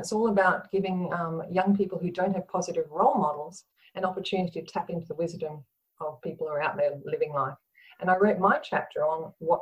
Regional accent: Bundaberg, Queensland, Australia; I grew up on Bundaberg, and my dad and Pop used to go mud crabbing.

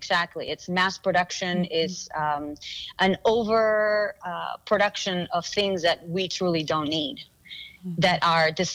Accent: Peru; And while I was in Peru for a visit, I'm from Peru, I was visiting family

